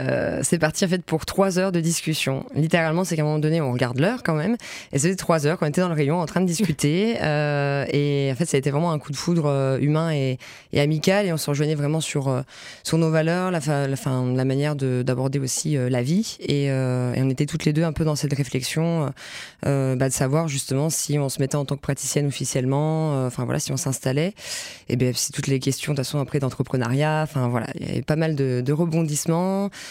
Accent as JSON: {"language": "French", "town": "Nancy", "region": "Grand Est", "country": "France", "said": "Moi, du coup, je suis de Nancy, je suis originaire de Lorraine de toute façon."}